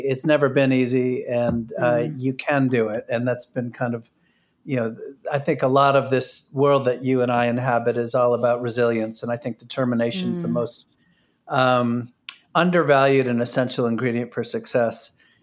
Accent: New Hampshire, United States; I grew up in New Hampshire. I was obsessed with the outdoors. I was a ski racer.

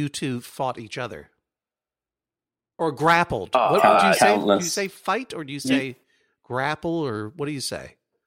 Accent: Brookline, Massachusetts, United States; When I was in Boston, I'm from Brookline

